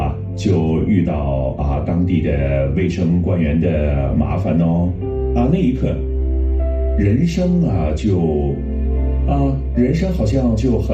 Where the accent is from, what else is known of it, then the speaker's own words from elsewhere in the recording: Enping, Guangdong, China; 我呢，就在广东恩平的一个农村出生的啊，小的时候就在啊乡下成长啊，因为呢，我就啊不喜欢农村的这个工作，只好就努力的读书咯。后来呢，有机会到这个广州升学，入读这个航海学校啊。